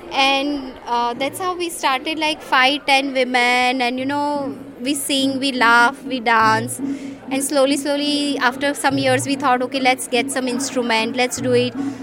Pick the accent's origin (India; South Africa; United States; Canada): India; Gujarat; because I am from Gujarat, I know very well about Gujarat.